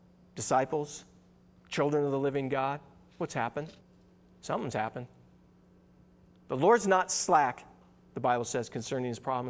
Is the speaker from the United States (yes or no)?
yes; California, United States; I grew up in Southern California, so I'd watch, you know, local news and have all this stuff going on.